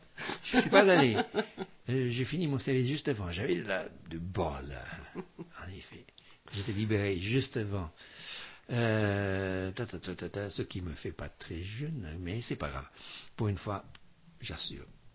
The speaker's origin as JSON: {"language": "French", "country": "United States", "said": "moi je suis américain, évidemment"}